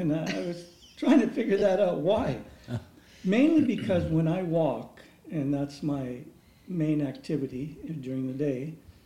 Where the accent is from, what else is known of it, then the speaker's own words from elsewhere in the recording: Selkirk, Manitoba, Canada; Moving here a couple of years ago, it's relatively new to us. Yeah. Even though I grew up in Selkirk, north of Winnipeg.